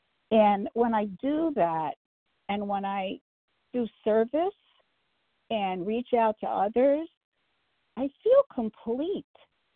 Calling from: Cambridge, Massachusetts, United States; I'm calling from Cambridge, Massachusetts, Eastern Time

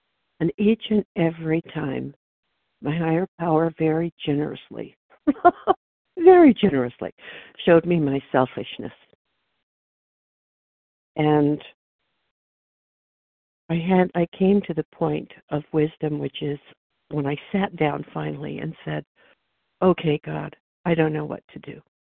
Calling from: Oregon, United States

